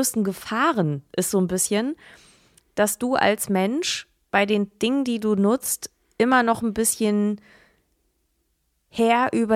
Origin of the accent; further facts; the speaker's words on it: Hamburg, Germany; Das ist schon krass, dass die mich gefragt haben, ob ich das darf, so als Hamburger Künstlerin.